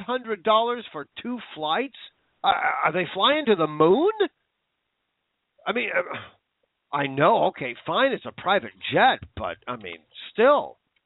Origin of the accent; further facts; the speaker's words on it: United States; I don't call myself a German-American. I'm an American. Just the way it is.